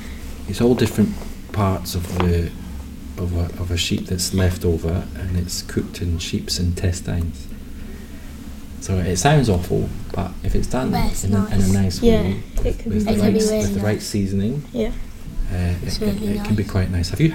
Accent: Scotland, United Kingdom; moved away as an adult; now in England; Yes, I moved from Scotland to England in 1997 when I was 19 years old, way back then. And yes, I do have family there.

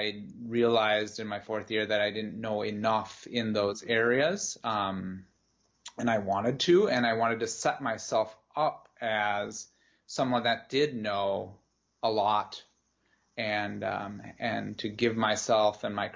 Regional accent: Glenwood, Minnesota, United States; I grew up in a small town in western Minnesota called Glenwood, so about 2 hours west, northwest of the Twin Cities in Minneapolis.

